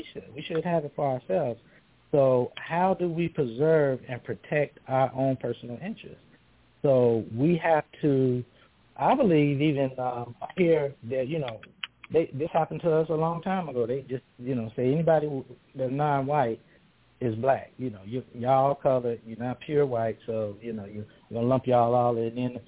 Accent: United States; So I'm just a human being. I'm an American. I love everybody.

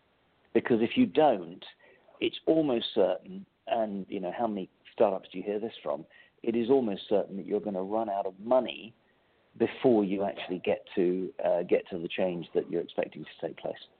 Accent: England, United Kingdom; now in United States; you can tell by my accent that I'm originally from England.

